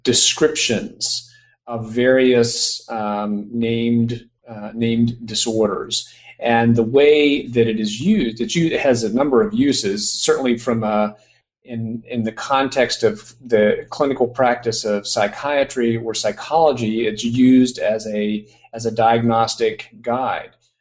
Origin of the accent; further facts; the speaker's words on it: Pennsylvania, United States; I'm originally from Pennsylvania, but practiced in South Carolina for 6 years.